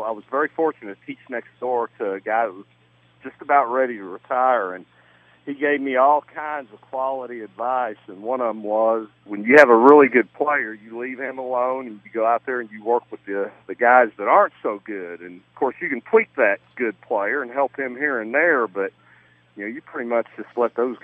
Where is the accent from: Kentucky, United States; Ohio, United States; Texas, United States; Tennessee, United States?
Ohio, United States; Cincinnati; I was raised around Cincinnati, so I know exactly what you guys are going through.